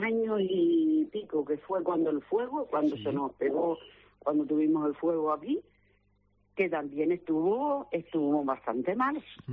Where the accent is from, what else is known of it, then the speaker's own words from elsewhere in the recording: Tasarte, Canary Islands, Spain; yo soy de Tasarte, pero fuimos a Beneguera